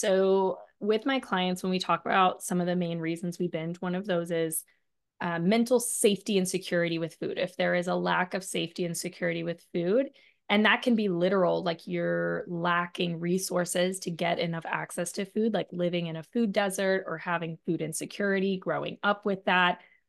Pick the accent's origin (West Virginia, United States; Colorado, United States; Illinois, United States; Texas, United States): West Virginia, United States; also born or lived in Los Angeles; that's why I left LA, went back to where I grew up in West Virginia, and went to college to become a dietitian